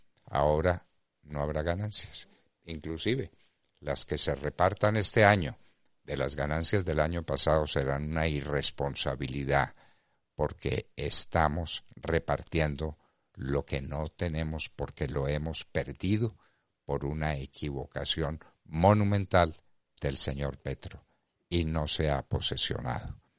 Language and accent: Spanish; Colombia; como patriotas, como colombianos interesados en el bien de todos, en el bien de la patria